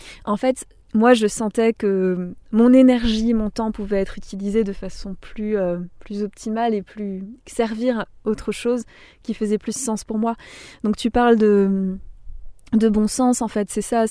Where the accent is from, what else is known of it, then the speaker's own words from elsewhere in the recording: Grand Est, France; marcher de la maison où j'ai grandi en fait en Alsace, sans trop savoir où ça me mènera